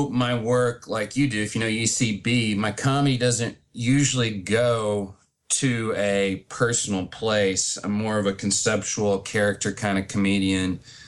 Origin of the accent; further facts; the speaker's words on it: Arkansas, United States; I am from Arkansas, and I've always been a huge fan of the Arkansas Razorbacks.